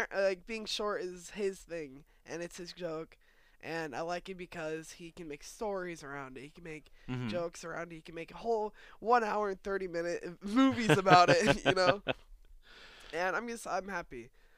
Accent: North Carolina, United States; also born or lived in Indiana; I came from North Carolina.

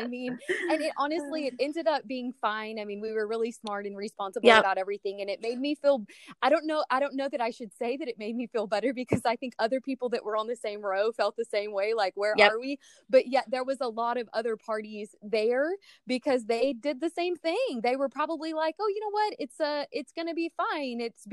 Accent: San Antonio, Texas, United States; I'm from San Antonio and we have those areas too, but you see a lot of new construction in those areas.

